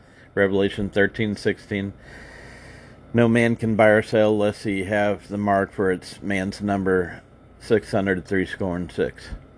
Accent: Indianapolis, Indiana, United States; I'm the youngest of five. We're from Indianapolis. My dad's from Chicago.

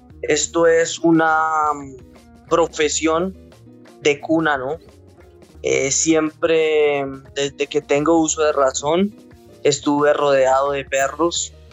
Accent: Tunja, Boyacá, Colombia; mi ciudad de origen en Tunja, Boyacá

